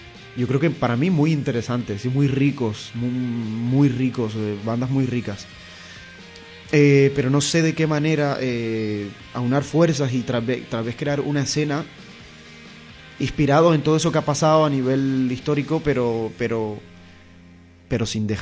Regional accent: Caribbean Region, Colombia; Nacida en el Caribe colombiano, yo vengo del Caribe colombiano

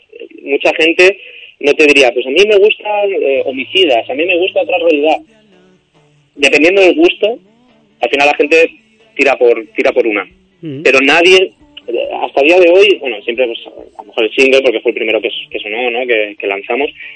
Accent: Alicante, Valencian Community, Spain; que yo soy de Alicante, Almansa de Alicante está a una hora

